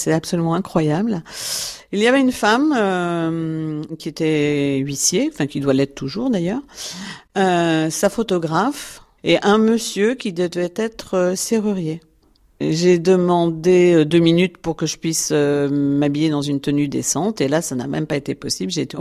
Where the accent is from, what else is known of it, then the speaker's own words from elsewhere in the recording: France; Nous sommes des Français comme tous les autres.